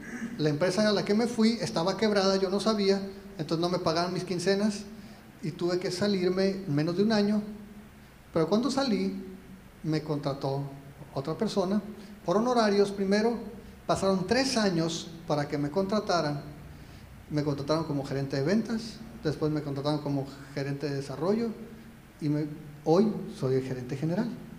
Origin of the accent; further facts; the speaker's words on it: Oregon, United States; Hace el 95 yo llegué aquí sin nada, ni dinero para regresarme a Oregón, que de donde soy.